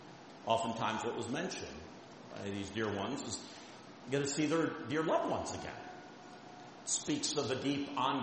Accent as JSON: {"language": "English", "town": "Coopersville", "region": "Michigan", "country": "United States", "tie": "born or raised there", "said": "I liken it to a field of fresh blackberries out in the back field where I grew up in Coopersville, the property there."}